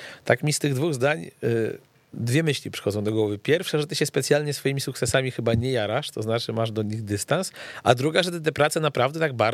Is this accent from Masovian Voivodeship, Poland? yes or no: yes; Płock, Masovian Voivodeship, Poland; jako że ja pochodzę z Płocka, to akurat wiem